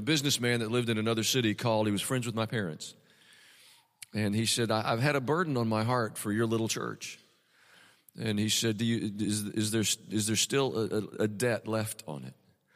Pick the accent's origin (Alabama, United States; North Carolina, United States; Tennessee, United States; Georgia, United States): Tennessee, United States; I grew up around here in Middle Tennessee, and I played basketball at Riverdale 100 years ago, back when dinosaurs still roamed along Stones River.